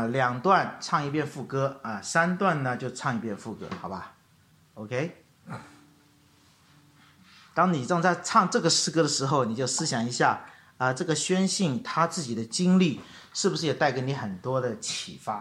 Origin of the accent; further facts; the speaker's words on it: China; 我们中国人就很喜欢就寻找那个内圣